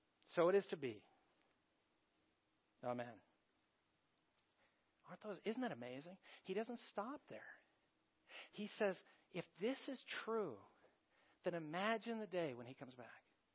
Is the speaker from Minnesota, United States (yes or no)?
no; Beulah, Colorado, United States; I grew up in Beulah and out on the Mesa and covered every square.